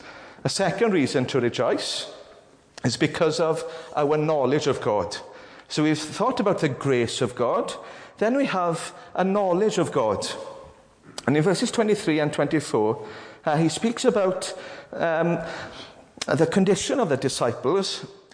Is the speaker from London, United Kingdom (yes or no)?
no; Ammanford, Wales, United Kingdom; I grew up in Armenford.